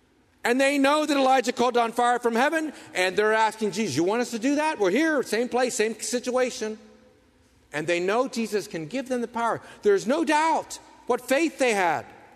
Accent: Pennsylvania, United States; I was born in Western PA, lived in Western PA all my life.

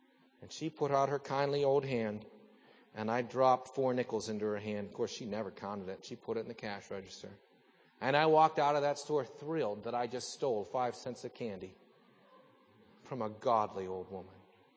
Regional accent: Salzburg, Austria; When I was growing up in Salzburg

